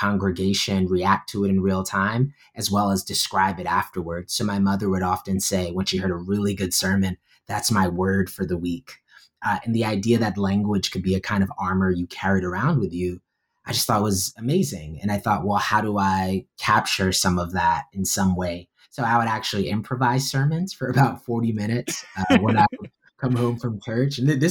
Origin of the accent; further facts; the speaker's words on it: New York, United States; You know, I was raised in the Black Baptist Church in New York, and you know, my dad was a deacon, and my mother ran Vacation Bible School